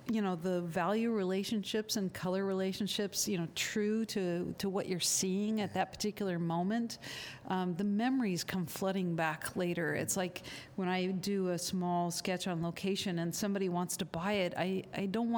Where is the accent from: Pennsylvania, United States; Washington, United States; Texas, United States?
Washington, United States; now in Vancouver, Canada; Yes, I'm from Washington State originally and spent a lot of time in British Columbia and Montana and spent a lot of time painting in Wyoming.